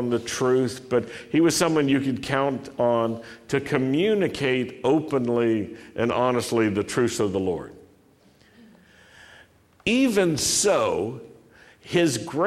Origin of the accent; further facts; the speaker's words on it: Roanoke, Virginia, United States; But I grew up in Roanoke, and I remember hearing the bad news so often as a little Jewish boy.